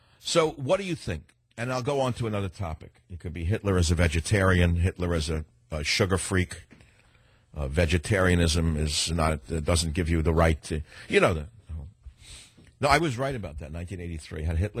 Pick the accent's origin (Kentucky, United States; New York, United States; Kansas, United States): New York, United States; New York City; thank you for calling from the great city of New York City, my hometown, my original hometown.